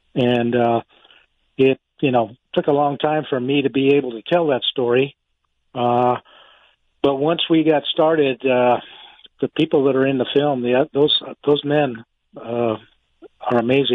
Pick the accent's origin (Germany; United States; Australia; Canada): United States; Casa Grande, Arizona; So, I'm from your neck of the woods. I was raised in Casa Grande.